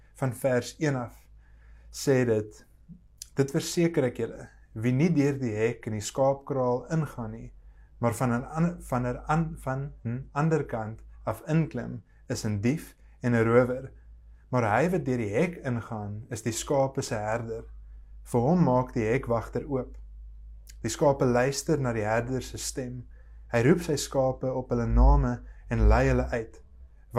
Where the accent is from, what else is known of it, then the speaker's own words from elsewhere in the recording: Paarl, Western Cape, South Africa; now in Stellenbosch, South Africa; Ek is in die Parel gebore. My ouers bly nog steeds daar, so ek kom van die Parel af.